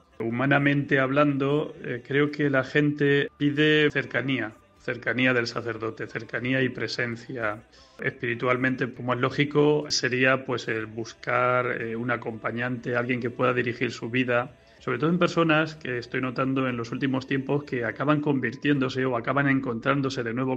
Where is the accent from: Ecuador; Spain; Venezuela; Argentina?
Spain; Bolaños de Calatrava, Castilla-La Mancha; also born or lived in Ciudad Real; Aunque nací en Ciudad Real, soy de Bolaños de Calatrava.